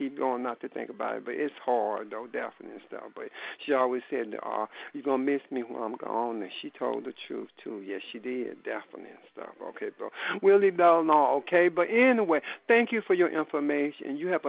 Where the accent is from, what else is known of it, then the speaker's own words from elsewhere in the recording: Mississippi, United States; I'm from Mississippi. Oh, you right down in my area.